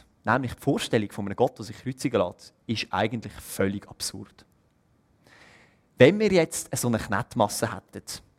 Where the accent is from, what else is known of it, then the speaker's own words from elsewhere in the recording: Wohlen, Aargau, Switzerland; now in Basel, Switzerland; Ich bin 28 und … Ich komme aus Wohlen, das liegt im Kanton Aargau. Ich wohne aber seit 5 Jahren in Basel, weil ich dort Theologie studiere.